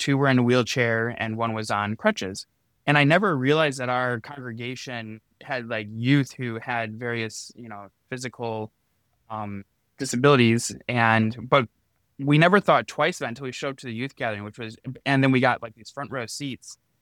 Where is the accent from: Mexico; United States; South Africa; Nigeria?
United States; Chicago, Illinois; I grew up in Chicago, and he took the train from the suburbs of Chicago downtown.